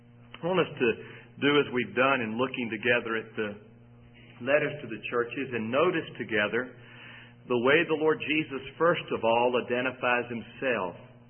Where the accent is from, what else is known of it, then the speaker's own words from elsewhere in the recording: Fayetteville, United States; When I was growing up in Fayetteville, a church began, a strong Bible-teaching church at the time, evangelical, by the name of Church of the Open Door there in Fayetteville.